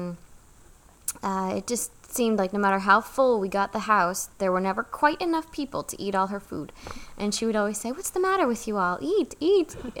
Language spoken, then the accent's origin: English; New England, United States; I grew up in New England, and even though I'm not sure anyone else in our town nor county had chickens and ducks in their backyard, my mother did.